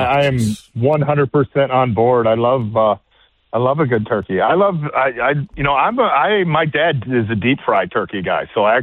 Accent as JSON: {"language": "English", "town": "Chicago", "region": "Illinois", "country": "United States", "tie": "born or raised there", "said": "I mean, I grew up in Chicago, so like deep dish pizza is"}